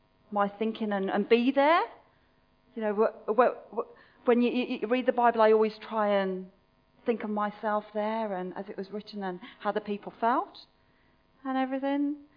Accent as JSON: {"language": "English", "region": "England", "country": "United Kingdom", "moved": "as an adult", "lives_now": "New Zealand", "said": "If you hadn't already gathered, I'm English."}